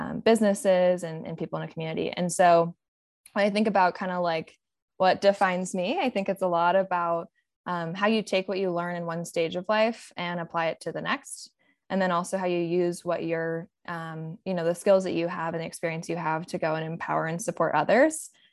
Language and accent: English; Austin, Texas, United States; I was born and raised in Austin, Texas